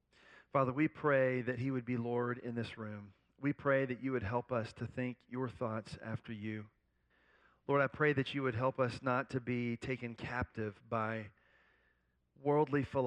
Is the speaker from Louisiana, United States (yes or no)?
yes; Louisiana, United States; I grew up in the Deep South, and I grew up in South Louisiana.